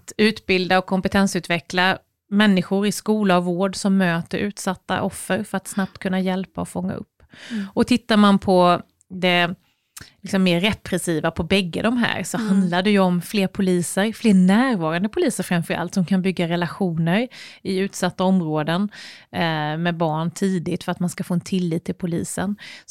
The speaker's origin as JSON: {"language": "Swedish", "region": "Småland", "country": "Sweden", "said": "Vi är ju såna smålänningar så vi köper ju i mängder."}